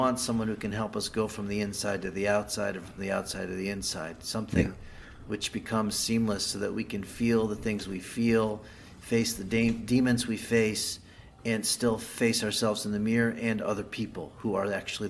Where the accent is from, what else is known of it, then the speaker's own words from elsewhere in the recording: United States; now in Jerusalem, Israel; I also live in Israel, I live in Jerusalem. I grew up in America, obviously, and spent a lot of time there, but I'm not living there now.